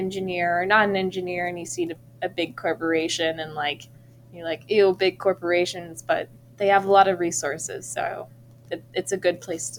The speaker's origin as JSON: {"language": "English", "town": "Greenville", "region": "North Carolina", "country": "United States", "tie": "born or raised there", "said": "what I thought of at first was like kind of my hometown area, because it's Greenville, North Carolina, and Eastern North Carolina has a lot of like cotton and soybean farming."}